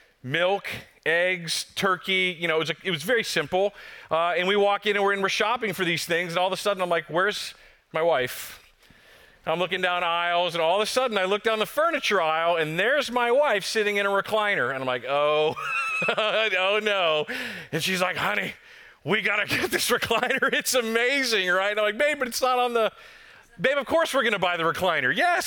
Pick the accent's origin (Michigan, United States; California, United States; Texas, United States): Texas, United States; I'm like, okay, I'm from Texas, but I understand that much, thank you.